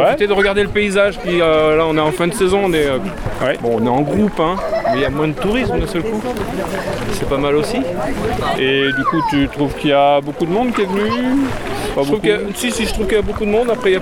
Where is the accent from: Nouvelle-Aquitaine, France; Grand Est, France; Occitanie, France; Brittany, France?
Occitanie, France; La Canourgue; Moi, je suis de la Canourgue.